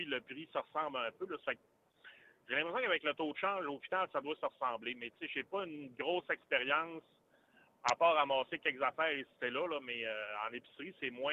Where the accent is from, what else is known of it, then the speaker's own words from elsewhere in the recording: Kenogami, Quebec, Canada; Moi, je suis né à Kenogami, donc, okay. Qui fait partie de la ville de Saguenay maintenant. J'ai été là jusqu'à mes 25 ans environ.